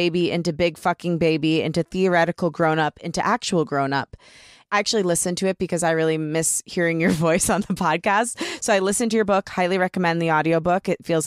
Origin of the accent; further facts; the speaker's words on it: Michigan, United States; I grew up in the Midwest. In Michigan, we say aunt